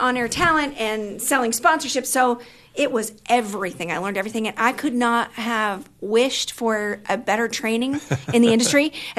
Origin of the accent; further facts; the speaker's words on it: North Platte, Nebraska, United States; North Platte, Nebraska.